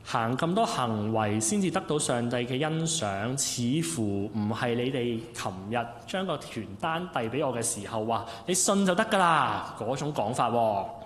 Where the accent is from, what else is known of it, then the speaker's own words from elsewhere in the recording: Hong Kong; 我哋香港人咧好知道噶